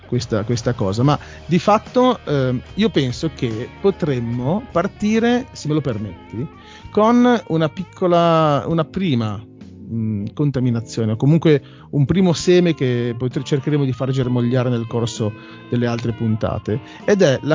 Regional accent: Genoa, Liguria, Italy; così come si sente la mia origine genovese, quindi noi abbiamo questo amore per l'inflessione dialettale

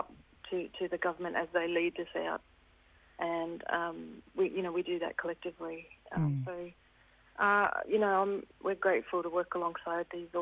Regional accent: Queensland, Australia; born there; also born or lived in Torres Strait Islands; I was born on Yidinja country there, and I lived in on TI for a while

